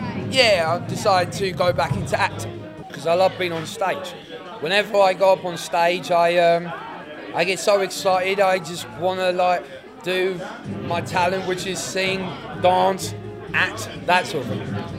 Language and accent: English; Brighton, South East England, United Kingdom; I'm 26. I come from Brighton. I live on my own.